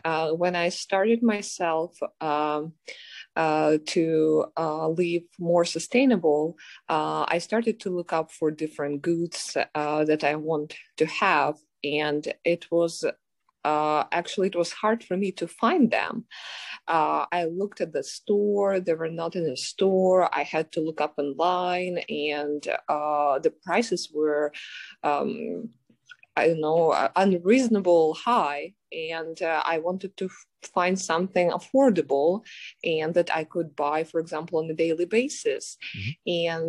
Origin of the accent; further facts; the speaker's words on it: Ukraine; English is a second language; moved away as an adult; now in United States; I'm from Ukraine, by the way, and I moved to US 4 years ago.